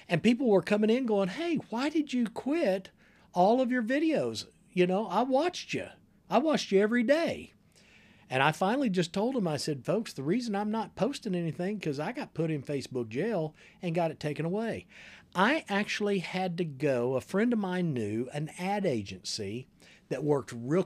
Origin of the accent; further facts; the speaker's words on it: United States; But what I am is an American, and I've got a voice, and I want to be heard.